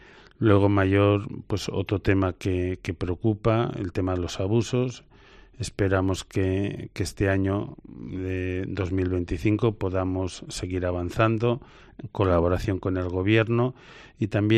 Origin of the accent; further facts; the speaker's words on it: Aragon, Spain; also born or lived in Valencia / Castellón / Alicante / Barcelona; Yo soy de Aragón, vecino, pero prácticamente mi vida ha discurrido pues en todo el Levante. He estado en Valencia, he estado en Castellón, he estado en Alicante, he estado en Barcelona, pues unos 8 o 10 años en cada uno de estos sitios.